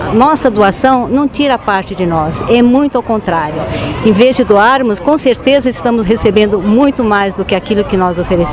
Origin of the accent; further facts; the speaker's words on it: São Paulo, Brazil; Eu sou de São Paulo, capital, sou descendente de japoneses, meus pais eram japoneses, e a grande maioria dos japoneses se concentraram em São Paulo e foi lá onde eu nasci.